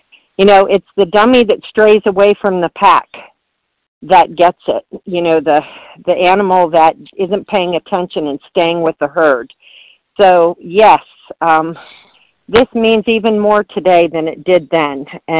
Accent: Baltimore, Maryland, United States; from Baltimore.

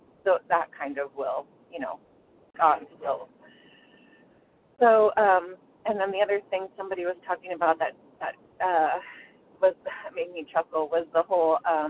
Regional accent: San Diego, California, United States; I am from San Diego, California.

